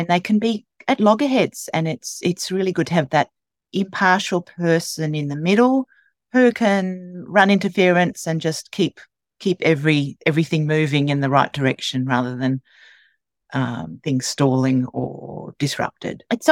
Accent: Australia; accent: Australian; Please excuse the accent. I hopefully will be able to communicate properly. We do say things differently down under

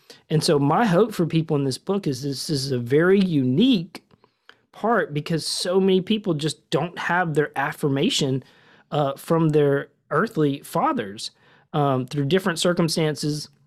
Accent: Mississippi, United States; I am I'm originally from Mississippi, small town on the Gulf Coast.

